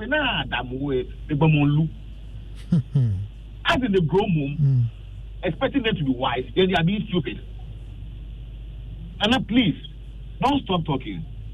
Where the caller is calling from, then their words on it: Osun, Nigeria; I'm calling from Osun.